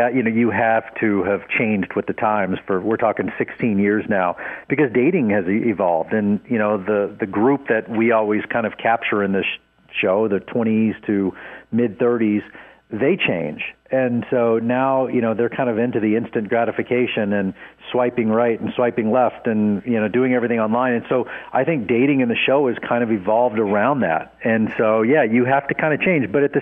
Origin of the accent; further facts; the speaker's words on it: Dallas, Texas, United States; Born and raised in Dallas.